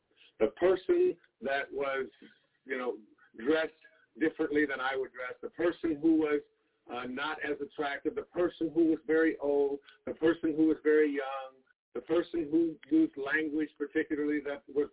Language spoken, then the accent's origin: English; Michigan, United States; Remember the dandelions when I was growing up in Michigan? We had these dandelions.